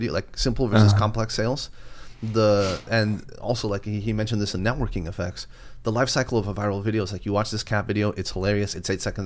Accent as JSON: {"language": "English", "town": "San Diego", "region": "California", "country": "United States", "tie": "born or raised there", "also_born_or_lived": "Mexico", "said": "Well, I was like, you know, Mexican immigrant. But then I was raised in San Diego."}